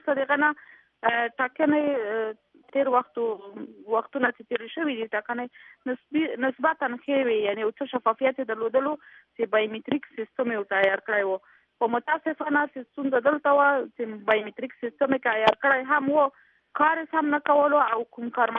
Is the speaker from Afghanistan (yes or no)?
yes; Khost, Afghanistan; موږ خویندې د خوست ولایت یو عنعنوي سنتي ولایت